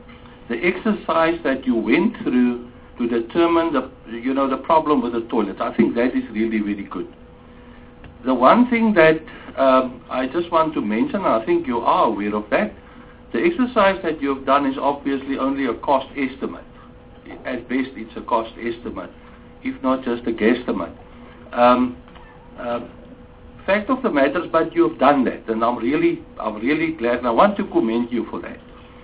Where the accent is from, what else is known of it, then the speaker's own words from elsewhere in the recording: Western Cape, South Africa; I haven't seen so much poverty in my life. I'm from the Western Cape. So I haven't seen poverty like that.